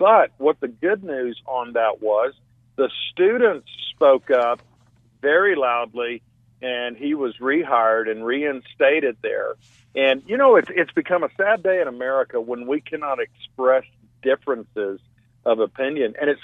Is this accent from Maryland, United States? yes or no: no; Texas, United States; I grew up in West Texas